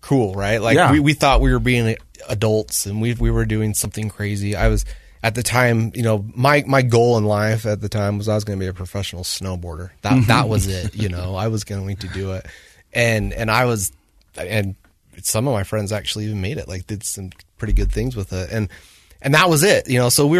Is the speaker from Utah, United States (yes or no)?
yes; Bountiful, Utah, United States; also born or lived in Woods Cross; Yeah, so I grew up actually just right over here, Bountiful, Utah. Actually, I was born in Woods Cross, but then grew up in Bountiful.